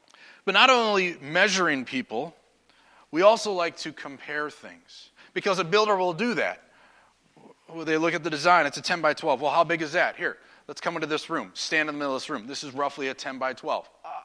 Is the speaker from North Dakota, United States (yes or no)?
yes; North Dakota, United States; also born or lived in Minnesota; I'm from North Dakota. Yeah. And then I lived in Minnesota for 5 years.